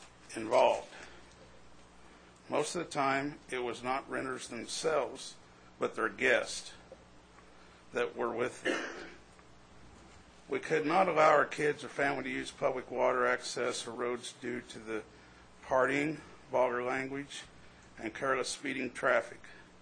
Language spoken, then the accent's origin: English; Lake of the Ozarks, Missouri, United States; What's drove us here is we come from Lake of the Ozarks